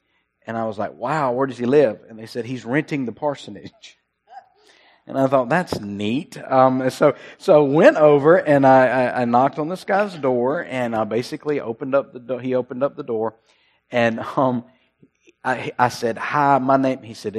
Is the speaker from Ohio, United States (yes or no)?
no; McGee, Mississippi, United States; And then I said, I'm from McGee. And so it was a little bit different. And everybody kind of looked at me strange. … And I started a church or planted a church in McGee